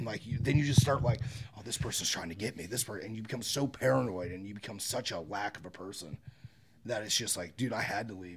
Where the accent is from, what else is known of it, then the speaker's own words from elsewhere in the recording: Ohio, United States; just where I grew up in Ohio, there was an epidemic of pills, like, just everywhere.